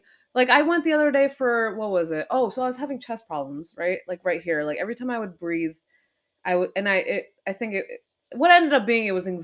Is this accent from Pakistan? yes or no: yes; Pakistan; And also, I feel like it's different because I'm Pakistani, he's Pakistani.